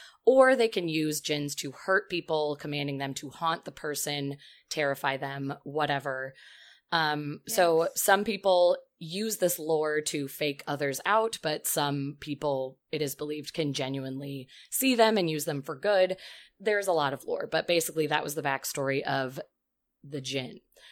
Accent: Turkey; English is a second language; I am 24 years old and I am a student. I am from Turkey

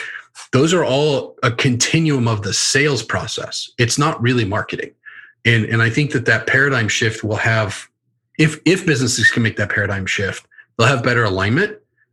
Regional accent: Kansas, United States; I grew up in Kansas and I had a football coach who moved up from the Texas Panhandle.

